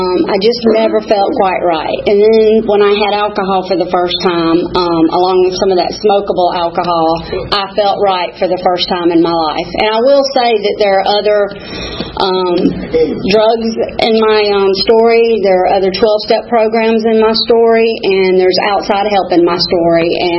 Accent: Atlanta, Georgia, United States; I was born in Atlanta, Georgia. I'm a native Atlantan.

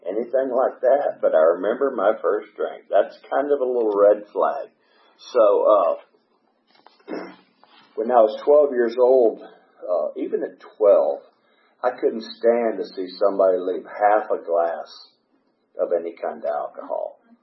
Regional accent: Atlanta, Georgia, United States; So I'm an Atlanta native. I was born in Piedmont, grew up in Gwinnett County, and I'm the youngest of five, Irish Catholic family, and three brothers and two sisters.

